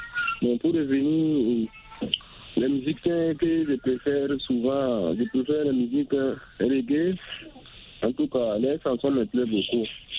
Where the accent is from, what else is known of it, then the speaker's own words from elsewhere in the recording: Burkina Faso; pour parler de la musique africaine chez nous, au Burkina Faso ici